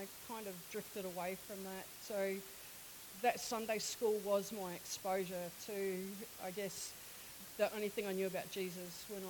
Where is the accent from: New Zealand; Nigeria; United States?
New Zealand; New Plymouth, Taranaki; I grew up in regional New Zealand in a place called New Plymouth, which is on the bit that sticks out on the North Island.